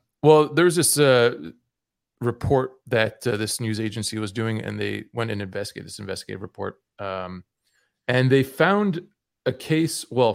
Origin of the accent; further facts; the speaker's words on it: Canada; I'm Canadian, so we had it last week, right?